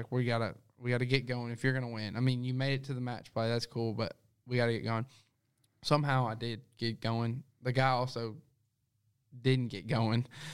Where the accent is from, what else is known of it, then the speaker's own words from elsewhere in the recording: Crockett, United States; growing up in Crockett where, you know, you're not going to get great conditions all the time